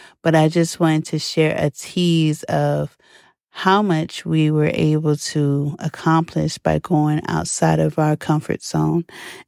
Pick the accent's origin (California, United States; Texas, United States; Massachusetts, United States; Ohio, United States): Ohio, United States; Columbus; because I am from Columbus, Ohio.